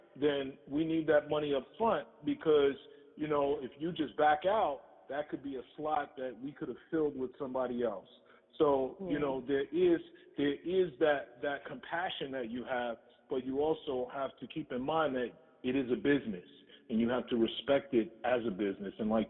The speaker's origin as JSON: {"language": "English", "town": "New York City", "region": "New York", "country": "United States", "said": "I'm from Harlem."}